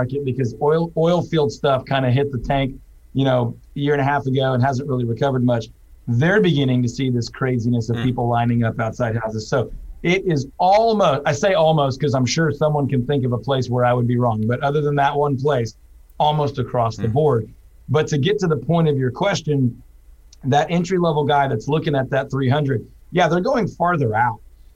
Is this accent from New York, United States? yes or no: no; Houston, Texas, United States; I'm originally from Houston. I went to school in Waco.